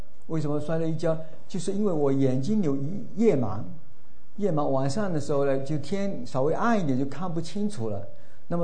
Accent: Fujian, China; 那孤儿院出生呢，你如果在大陆来的这个弟兄姐妹都会知道，福建有个三原县是吧

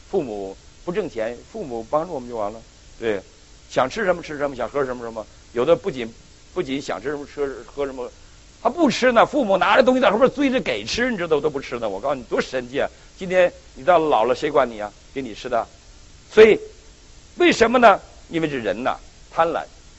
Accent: Northeast China, China; 我们东北人呢，我不知道你们看过东北拉磨没有？

